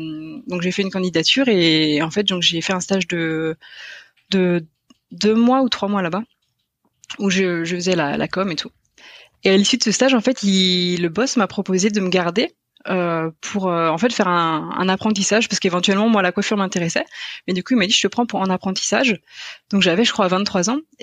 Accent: Pays de la Loire, France; Donc je viens de Bretagne, de Loire-Atlantique plus précisément.

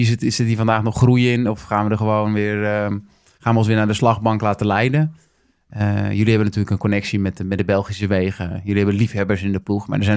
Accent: Netherlands; Als Nederlander, we staken wat af.

